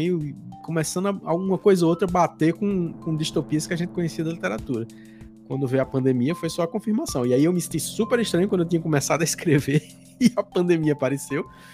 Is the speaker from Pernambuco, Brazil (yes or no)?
no; João Pessoa, Paraíba, Brazil; eu sou de João Pessoa, na Paraíba, a cidade onde o sol nasce primeiro no Brasil, como a gente se orgulha de dizer.